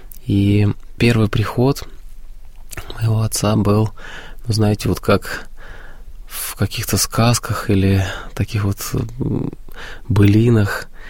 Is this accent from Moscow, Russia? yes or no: yes; Moscow, Russia